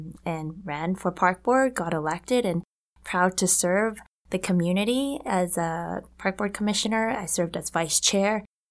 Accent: Vancouver, British Columbia, Canada; I'm born and raised in Vancouver. I'm a new mom with a three-month-old baby girl named Abigail.

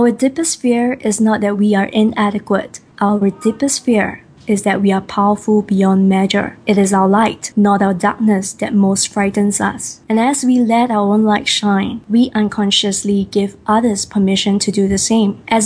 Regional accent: Singapore; Well, I'm a Singaporean Chinese with Teochew dialect.

